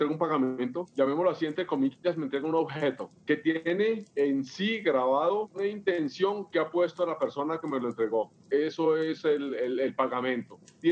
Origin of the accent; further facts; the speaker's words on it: Tuta, Boyacá, Colombia; born there; Por lado de mi padre soy muisca, por lado de mi madre soy fijao. Yo nací en Tuta, pueblito pequeñito de Boyacá.